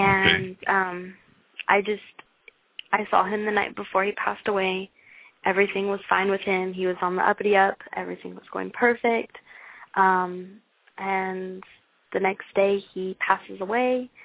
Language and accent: English; Sacramento, California, United States; I'm from Sacramento.